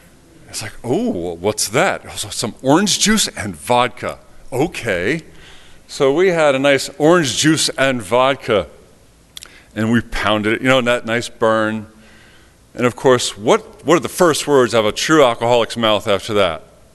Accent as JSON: {"language": "English", "region": "New Jersey", "country": "United States", "tie": "born or raised there", "said": "so I grew up in North Jersey, so if I drop an F-bomb once in a while, I'm sorry for that too."}